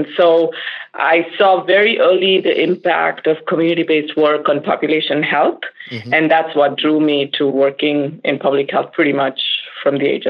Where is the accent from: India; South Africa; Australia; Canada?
India; Mumbai, Maharashtra; I grew up in Mumbai, which is one of the biggest cities in India and in the world, if you want to say that.